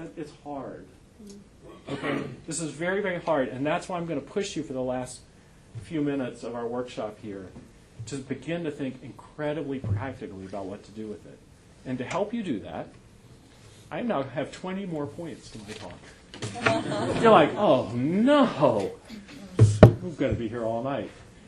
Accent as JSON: {"language": "English", "region": "New York", "country": "United States", "said": "partly because I'm a New Yorker and we're supposed to be cynical"}